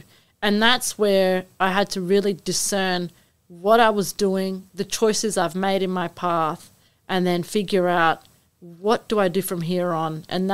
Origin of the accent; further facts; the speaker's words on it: Darwin, Northern Territory, Australia; I'm a Darwin-born Greek, part of the Greek community, as I've mentioned. And I grew up in Darwin. I went to school here locally